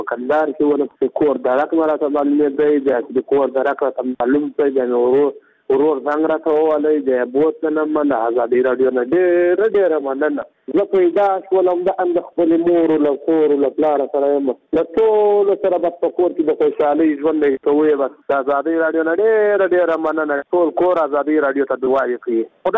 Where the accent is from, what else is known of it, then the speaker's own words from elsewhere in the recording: Zabul, Afghanistan; د زابل ولایت شنو یم.